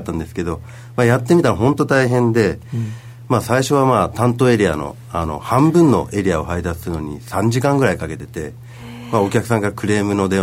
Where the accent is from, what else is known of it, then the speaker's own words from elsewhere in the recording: Tokyo, Japan; also born or lived in Fukuoka; 小2の途中ですね、親の転勤でもう全く大都会の東京は世田谷区に引っ越しましたので、だいぶ強制されました。まあ、特に最初は博多弁だったので